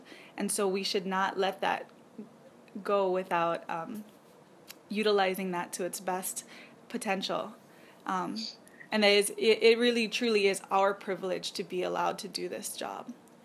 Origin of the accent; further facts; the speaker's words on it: Hawaii, United States; my wealthy school, I come from Hawaii where everything is green all the time, it's beautiful everywhere.